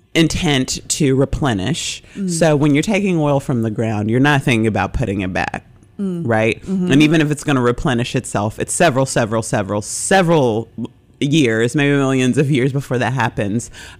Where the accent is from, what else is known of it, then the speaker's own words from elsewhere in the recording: Memphis, Tennessee, United States; born there; so my background, I was born in Memphis, but my mother's from St. James, Louisiana. I spent most of my summers there as a child.